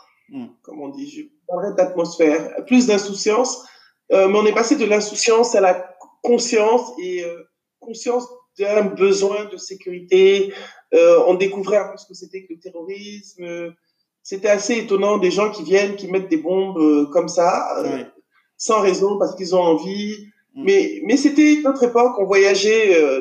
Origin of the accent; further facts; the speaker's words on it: Abidjan, Côte d’Ivoire; c'était logique de revenir à Abidjan puisque c'est là où j'ai grandi. C'est là où j'ai mes amis. C'est là où j'ai mes repères.